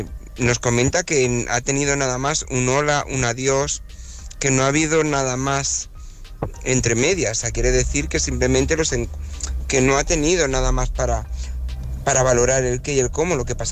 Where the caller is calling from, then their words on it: Barcelona, Catalonia, Spain; de Barcelona.